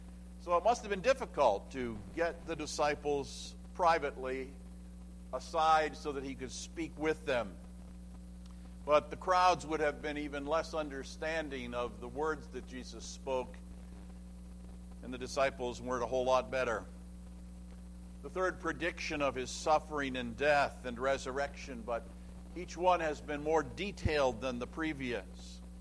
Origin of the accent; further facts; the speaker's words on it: Canada; You see, if I'm from Canada, I say aunt, not aunt.